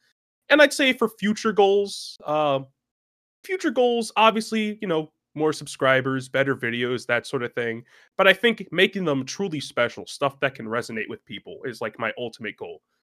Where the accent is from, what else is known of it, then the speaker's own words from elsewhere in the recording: Baltimore, Maryland, United States; I was born in Baltimore, Maryland, you know. I was in the city for a bit. That's where I lived with most of my friends and family growing up